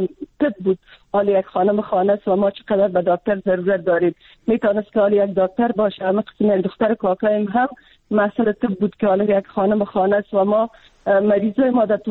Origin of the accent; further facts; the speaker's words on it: Afghanistan; من خودم از یک منطقه پشتون نشین افغانستان هستم. ما در قریه ما هیچ خانم روی پت نمیکرد، یک چادر سر میکرد و زمین میرفت کار میکرد.